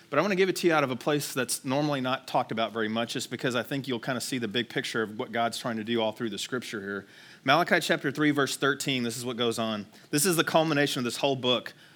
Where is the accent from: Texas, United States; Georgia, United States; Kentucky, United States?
Texas, United States; which was one of the dumbest games ever in Texas. I grew up in Texas.